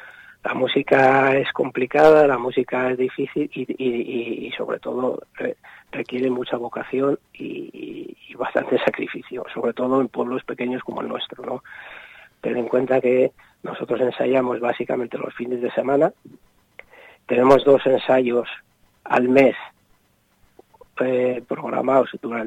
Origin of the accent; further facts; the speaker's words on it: Burgos, Castile and León, Spain; somos de Burgos, como tú has dicho antes, claro. Es un pueblo pequeñito y en Burgos pues la climatología ya la conocemos.